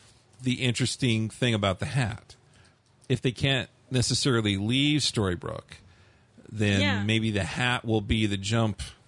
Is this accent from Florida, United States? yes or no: no; Brooklyn, New York, United States; from Brooklyn.